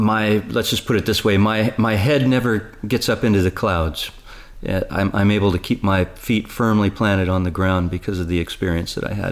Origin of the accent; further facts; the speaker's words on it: California, United States; born there; I was born out here in California and born in a very middle-class family.